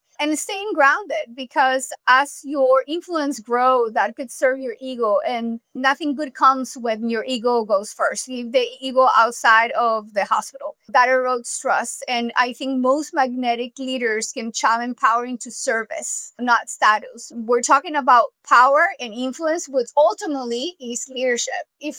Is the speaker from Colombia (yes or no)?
yes; Colombia; English is a second language; now in United States; I am an immigrant. I'm from Colombia.